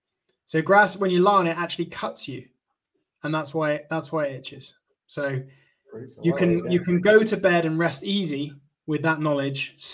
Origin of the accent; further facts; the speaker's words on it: South West England, United Kingdom; I'm from Somerset, right? So you lie down in the fields